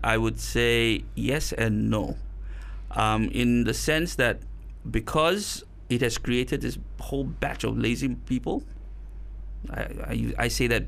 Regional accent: India; that's even worse because I'm Indian and I'm speaking Chinese and that doesn't make sense either.

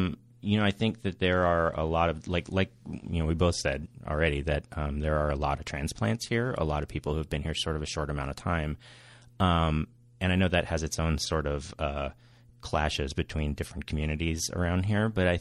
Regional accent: Monterey, California, United States; also born or lived in Orange County; I grew up in Northern California outside of Monterey. And then right after college, I went to college and in LA County and lived in Orange County for about 4 or 5 years after school.

